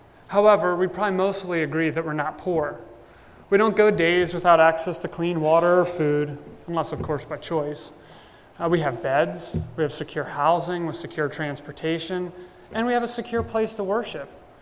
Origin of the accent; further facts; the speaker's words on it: Baltimore, Maryland, United States; I was born and raised in Baltimore. In fact, I grew up right here on Falls Road